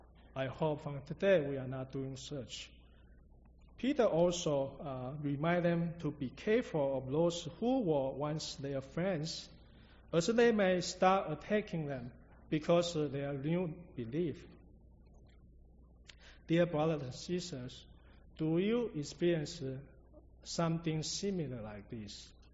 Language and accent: English; Taiwan; English is a second language; I still remember the first time I went back to Taiwan. I'm from Taiwan.